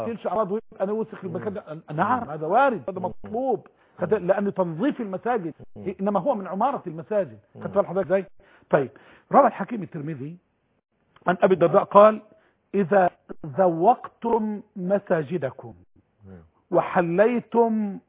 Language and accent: Arabic; Mansoura, Dakahlia, Egypt; يعني في مصر طبعا الخمور عندنا في المنصورة هي مدينة عادية خالص